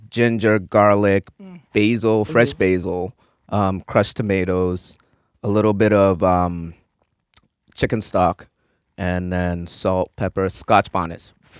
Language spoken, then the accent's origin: English; Ghana; I grew up in Ghana, West Africa